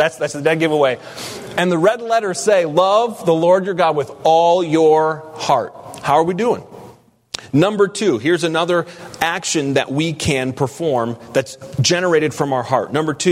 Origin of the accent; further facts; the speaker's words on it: United States; I'm sick to my stomach as an American